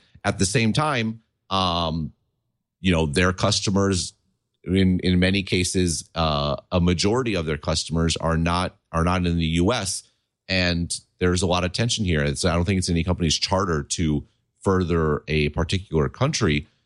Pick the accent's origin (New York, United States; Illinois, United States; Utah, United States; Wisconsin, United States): Wisconsin, United States; Yes, I'm from Wisconsin. I was a sports nut when I came.